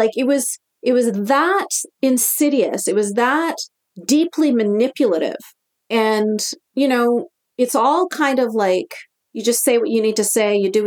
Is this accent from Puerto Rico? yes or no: no; Canada; which is so crazy because I'm born and raised in Canada. You hear my voice. It doesn't sound like I have an accent.